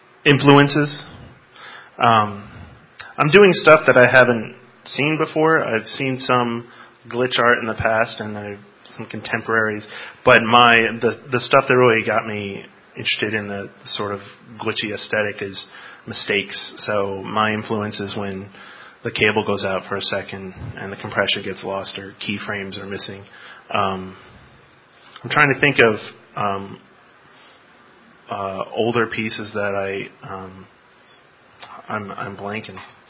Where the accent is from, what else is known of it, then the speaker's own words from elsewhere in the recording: Philadelphia, Pennsylvania, United States; I'm from Philadelphia, and I'm a board member at Hive 76, hackerspace there.